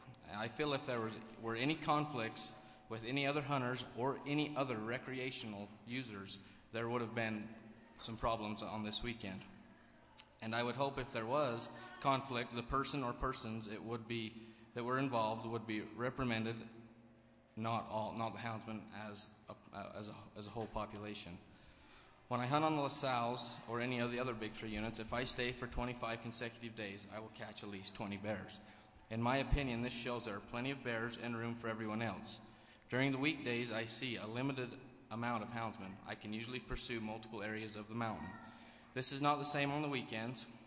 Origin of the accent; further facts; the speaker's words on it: Cedar City, Utah, United States; I'm from Cedar.